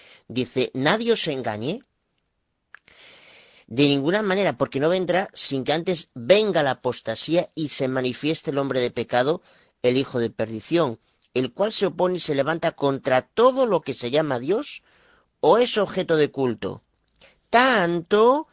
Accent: Galicia, Spain; Soy abogado de Galicia, España.

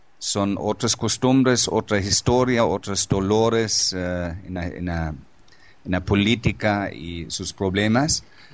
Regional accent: Germany; Yo soy alemán, yo soy un pobre indio alemán.

